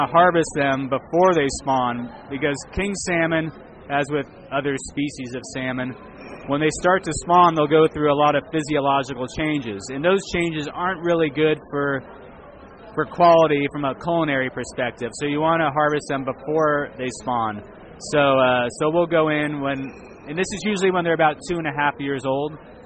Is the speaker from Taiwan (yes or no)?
no; United States; I am an American, but I do happen to work for a New Zealand-based company